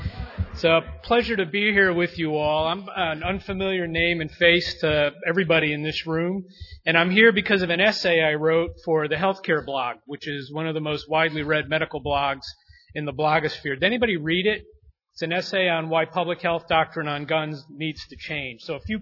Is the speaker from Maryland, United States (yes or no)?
yes; Maryland, United States; now in St. Louis, United States; I grew up on the East Coast where there's a lot of hostility to gun rights. But 4 years ago, my family and I moved to St. Louis. And Missouri is a very different place than Maryland.